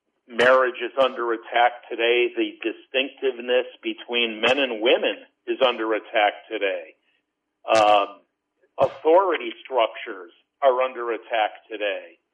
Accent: Connecticut, United States; I then went off to Bible college in Minnesota. I'm originally from Connecticut.

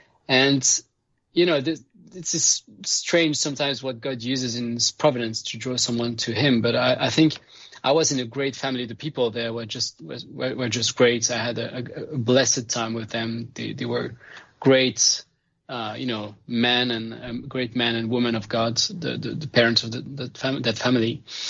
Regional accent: Lausanne, Vaud, Switzerland; also born or lived in France; I was born in France, but then raised in Switzerland, in Lausanne. And I grew up in a Christian home. So my dad was a pastor.

